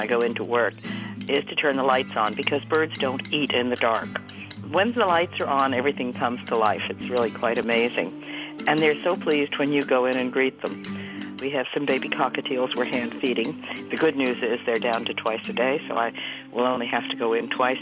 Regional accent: New York City, New York, United States; Growing up in New York City in a not very wealthy environment, I had a pair of binoculars.

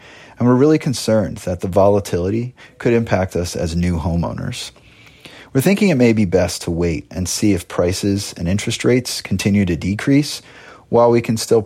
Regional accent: Ridley Park, Pennsylvania, United States; from Ridley Park, Pennsylvania.

